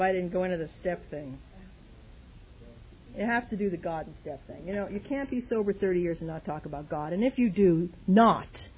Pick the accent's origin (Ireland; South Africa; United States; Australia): Ireland; Even though I'm Irish, I am not exaggerating at all.